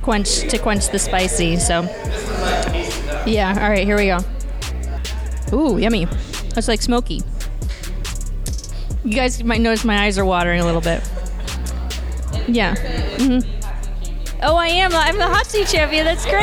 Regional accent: Virginia, United States; I'm from Northern Virginia. I love shawarma.

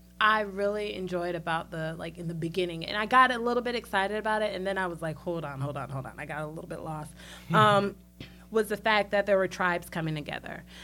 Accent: Greensboro, North Carolina, United States; the community that I grew up in Greensboro, although we're all Sierra Leonean and we're from different tribes

